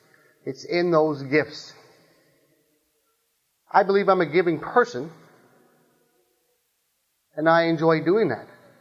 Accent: Scotland, United Kingdom; Because of being Scottish again, as long as it's not a huge order, I will buy.

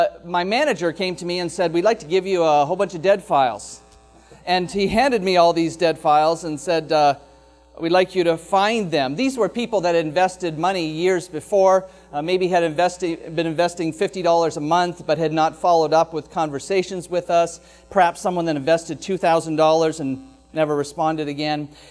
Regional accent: Petrolia, Ontario, Canada; three communities that I was raised closest to, and that was Oil City, Oil Springs, and Petrolia. I was born in Petrolia.

